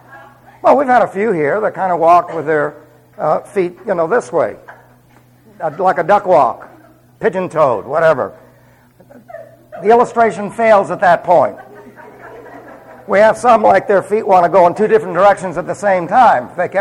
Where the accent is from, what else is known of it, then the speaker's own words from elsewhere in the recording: New York, United States; accent: New York; I still have my New York accent then.